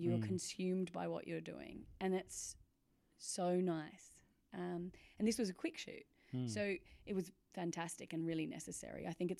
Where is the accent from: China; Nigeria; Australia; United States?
Australia; I'm Australian